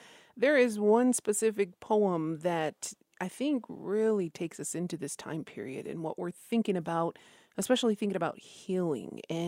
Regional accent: Isleta Pueblo, New Mexico, United States; from Masleto Pueblo.

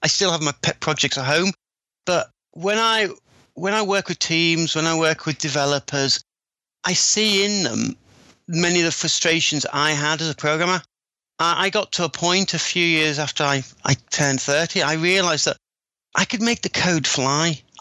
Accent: Liverpool, North West England, United Kingdom; So I was growing up in Liverpool in the 80s.

